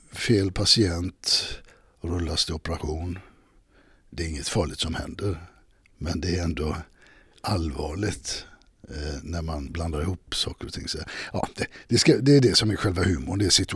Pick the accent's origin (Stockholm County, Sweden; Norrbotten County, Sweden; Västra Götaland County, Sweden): Västra Götaland County, Sweden; Gothenburg; Jag är ju från Göteborg.